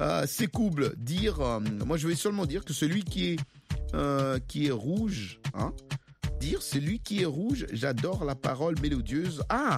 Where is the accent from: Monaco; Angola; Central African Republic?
Central African Republic; now in Burundi; Je suis centrafricain. J'habite au Burundi. Je profite pour saluer toute la famille de Bangui.